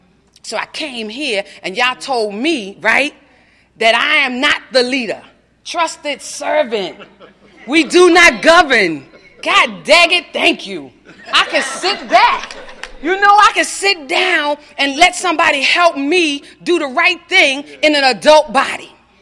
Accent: New York, United States; I come from the New York area, and please, they act like they from the Bahamas, you know, soon come.

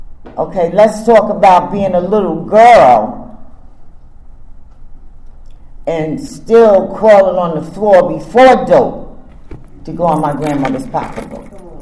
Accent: New Jersey, United States; It was like, you know, because I'm from New Jersey, I'm from North.

